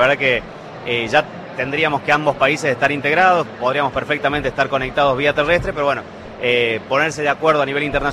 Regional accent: Argentina; Nosotros creo como argentinos somos obsesivos de viajar al extranjero.

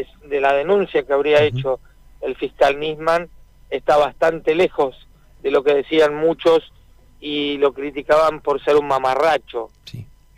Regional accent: Argentina

